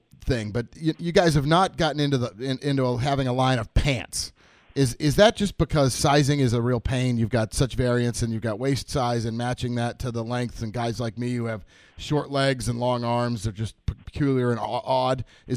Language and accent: English; Massachusetts, United States; I grew up in Massachusetts. I have a house in Maine.